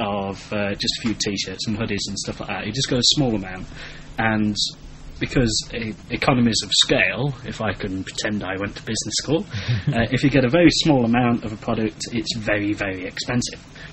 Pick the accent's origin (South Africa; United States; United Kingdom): United Kingdom; England; because we're English, you know, and it just seems like, you know, it's a bit wrong from the way we were brought up, and, you know, it seems like begging, and we can't do that. God damn it. You know, we're British.